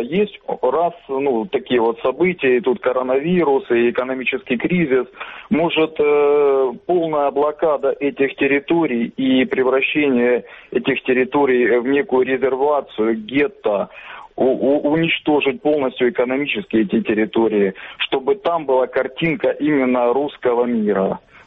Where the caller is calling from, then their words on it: Kramatorsk, Donetsk Oblast, Ukraine; Краматорск.